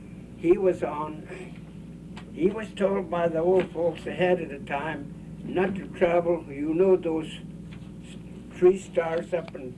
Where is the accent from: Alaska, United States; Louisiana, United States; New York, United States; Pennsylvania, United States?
Alaska, United States; Kivalina; In wintertime, when we hunt in the land where I was raised in Kivalina, we use mukluks like she had, fur bottom, skin bottom, and legs.